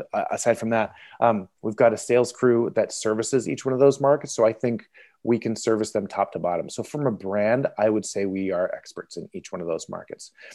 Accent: Portland, Oregon, United States; So my background is, I'm from Portland originally.

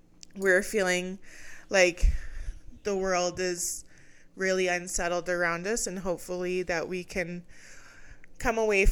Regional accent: Alberta, Canada; also born or lived in Jamaica; I grew up in Alberta and moved around a lot as a kid. And then 20 years ago, I moved to Jamaica for a handful of years

